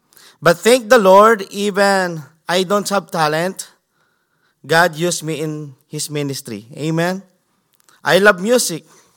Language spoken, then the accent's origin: English; Central Luzon, Philippines; English is a second language; now in United States; I'm 29 years old. Amen. And, you know, church, I was born and raised in Nueva Ecija, Philippines.